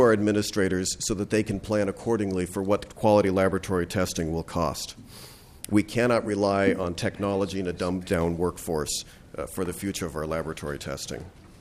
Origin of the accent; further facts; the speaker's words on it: Edina, Minnesota, United States; I'm a pathologist from Edina, Minnesota.